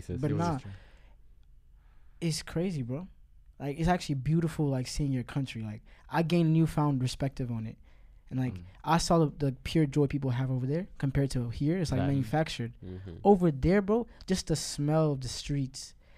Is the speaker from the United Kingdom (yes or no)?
no; United States; also born or lived in Ethiopia; I came here when I was two, so yeah. I'm basically American, I guess.